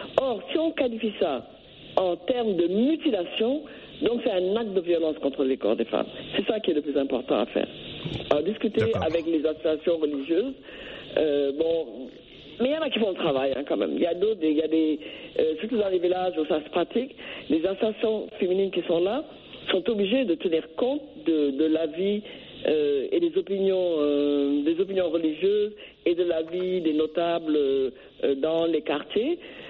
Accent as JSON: {"language": "French", "country": "Senegal", "said": "et plus précisément au Sénégal, puisque je suis sénégalaise"}